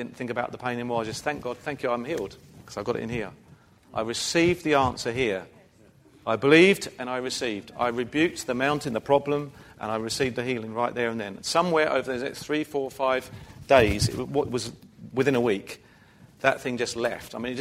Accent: England, United Kingdom; We're English, some of us are English anyway, and part of our English heritage is that we tend to be quite quiet and shy and reserved.

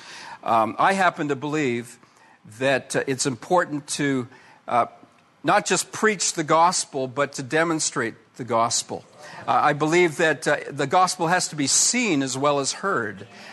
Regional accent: Canada; born there; I'm a Canadian by birth.

